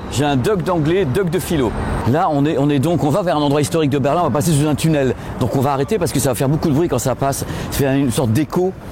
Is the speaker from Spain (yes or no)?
yes; Spain; J'aime beaucoup l'été parce que moi je suis espagnol, j'ai passé mon temps au soleil.